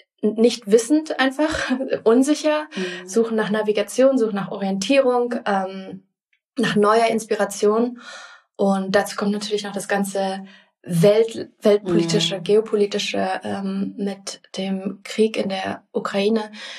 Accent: Grenzach-Wyhlen, Baden-Württemberg, Germany; ich werde jetzt bald 30 Jahre alt, nächsten Monat. Und ich bin im Süden von Deutschland aufgewachsen, in einem ziemlich kleinen Dorf, Grenzach-Wielen, kleiner Shoutout an dieser Stelle, mit chinesischen Eltern, die hierher emigriert sind, weil ich eine deutsche Urgroßmutter hatte

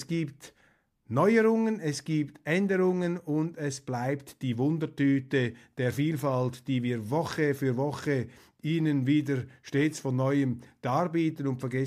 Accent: Switzerland; Und als Schweizer sage ich Ihnen, bin ich ein glühender Vertreter und auch ein glühender Verteidiger von unserem Europa.

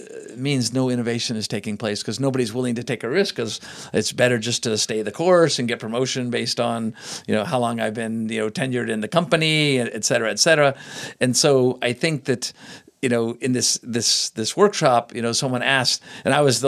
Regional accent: California, United States; So in Silicon Valley, that's where I'm born and bred in Silicon Valley.

